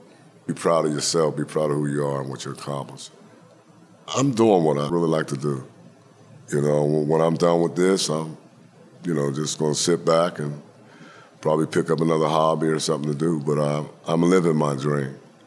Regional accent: United States; I grew up in the Point Breeze area.

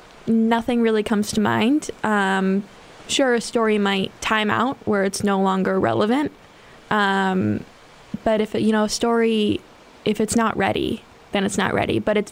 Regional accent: Minneapolis, Minnesota, United States; I'm from Minneapolis, Minnesota, but I just graduated from Boston University in May and started here in June.

